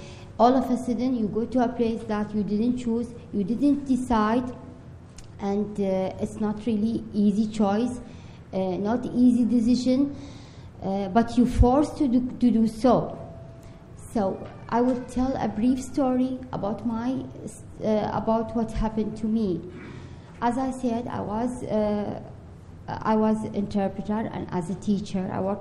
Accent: Iraq; English is a second language; I'm from Iraq. I work as an interpreter and as an assistant principal in my country.

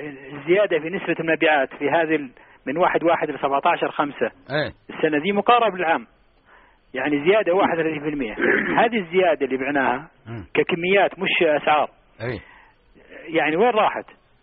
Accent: Saudi Arabia; يعني وزاره التجاره اقرت هذا السعر عندنا في عسير وفي جيزان وفي مكه

